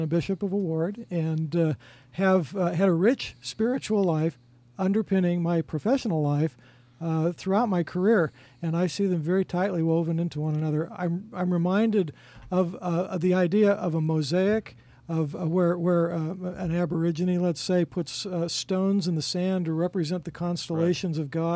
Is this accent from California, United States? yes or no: yes; San Francisco, California, United States; Well, first of all, I was born and raised in San Francisco.